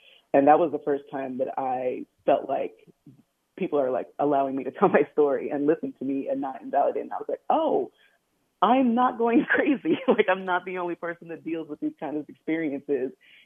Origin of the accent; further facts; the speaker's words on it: Olympia, Washington, United States; So I was adopted at birth from Texas, and I was raised in Olympia, Washington, which is about an hour outside Seattle. It's a much, much smaller community.